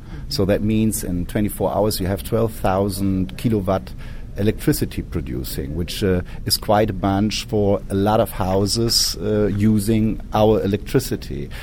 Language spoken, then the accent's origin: English; Brandenburg, Germany; English is a second language; I'm from Germany, from the northeast part. I'm near located to Berlin, which the area is Brandenburg.